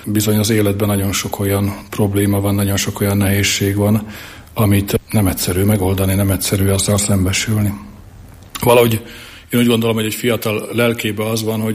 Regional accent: Slovakia; Felvidékről származom

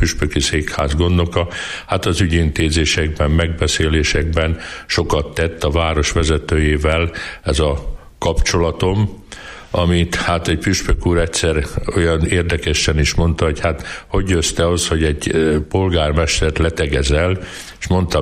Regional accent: Székesfehérvár, Fejér, Hungary; born there; Én 1953-ban Székesfehérváron születtem.

